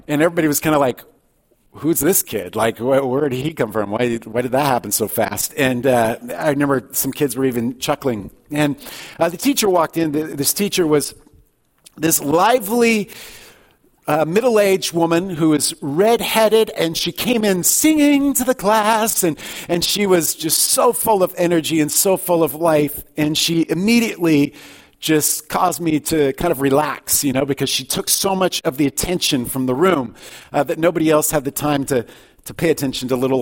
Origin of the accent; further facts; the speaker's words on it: Alaska, United States; I was struggling at having left my relationships, my friends, as a boy growing up in Alaska and having to start all over again.